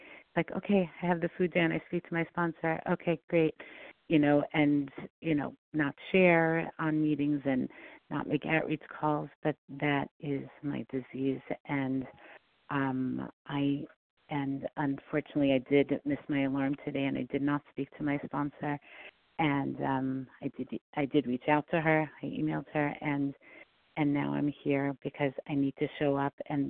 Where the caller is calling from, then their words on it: New York, United States; I have a feeling it's … from New York.